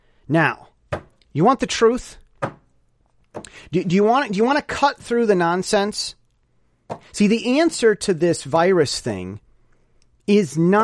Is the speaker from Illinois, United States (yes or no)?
no; Michigan, United States; I'm from Michigan, and we don't.